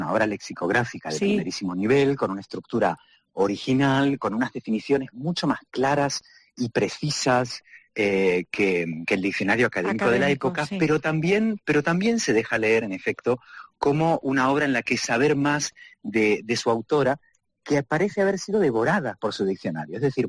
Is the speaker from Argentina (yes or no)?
yes; Buenos Aires, Argentina; se va precisamente a Buenos Aires, que es mi ciudad natal